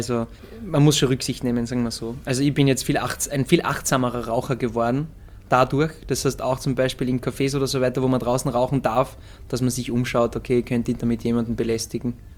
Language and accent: German; Austria; Eine Zigarette drehen, das sagen wir halt Wutzeln als Österreicher.